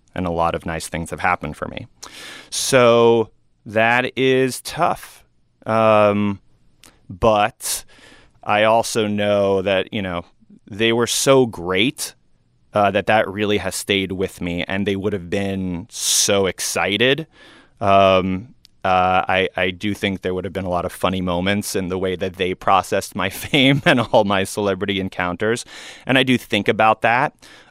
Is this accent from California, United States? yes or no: no; New York, United States; And I rewrote it to be about my experience growing up in a very different part of New York than he did.